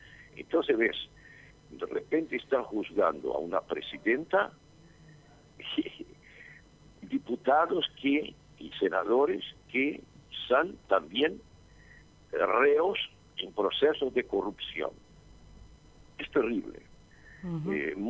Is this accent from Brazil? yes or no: yes; Brazil; Spanish is a second language; Yo diría a ustedes que como brasileño sentí una vergüenza inmensa